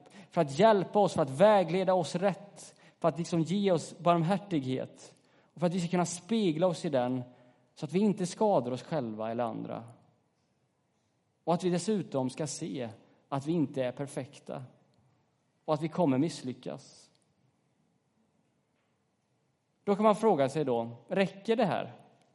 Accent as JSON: {"language": "Swedish", "town": "Kil", "region": "Värmland", "country": "Sweden", "tie": "born or raised there", "said": "Jag minns när jag var tonåring där hemma i Kil och det kom fram liksom förr eller senare, det gör ju ofta det, att man är kristen."}